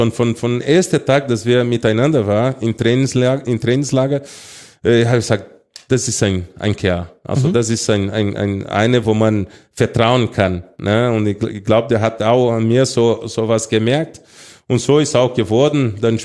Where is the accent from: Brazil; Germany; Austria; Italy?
Brazil; now in Switzerland; jetzt bin ich ein Schweizer, ein Schweizer Brasilianer.